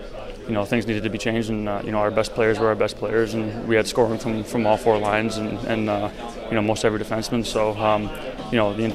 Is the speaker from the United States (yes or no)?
yes; New Hampshire, United States; Well, I'm born and raised in New Hampshire. I lived there my whole life. I love it there.